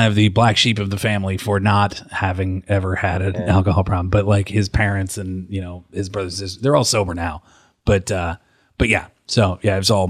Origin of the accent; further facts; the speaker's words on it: Pittsburgh, Pennsylvania, United States; Yeah, I grew up in Pittsburgh.